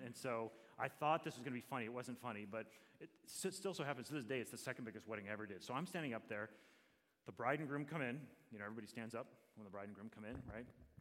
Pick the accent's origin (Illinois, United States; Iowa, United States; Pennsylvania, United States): Illinois, United States; Waukegan; born there; I was born in Waukegan, Illinois.